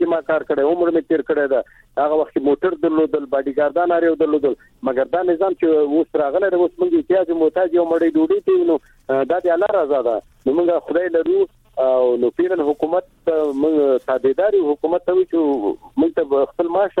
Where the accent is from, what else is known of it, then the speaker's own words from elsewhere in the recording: Afghanistan; موږ د افغانستان رعیت یو